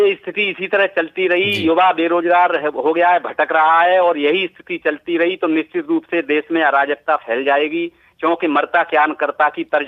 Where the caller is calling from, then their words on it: Etah, Uttar Pradesh, India; एटा से बोल रहा हूँ, उत्तर प्रदेश से।